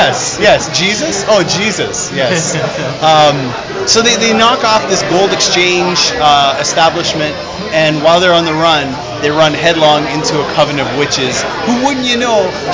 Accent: Toronto, Ontario, Canada; from the Matinee Cast, by the way. Hello, Tump listeners. Welcome to my hometown.

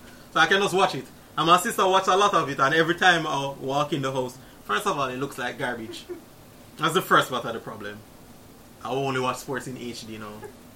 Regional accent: Jamaica; And I'm Jamaican, we don't play hockey.

